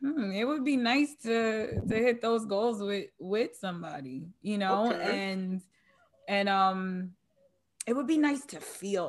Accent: Long Island, New York, United States; You know, I'm from Long Island.

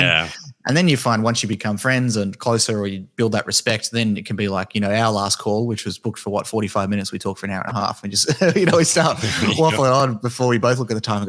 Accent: Tasmania, Australia; where I grew up down in Tasmania, it's like a little island state and it's quite cold. It's very similar to New Zealand, but more like rugged and not as like open area. It's much more dense and compact.

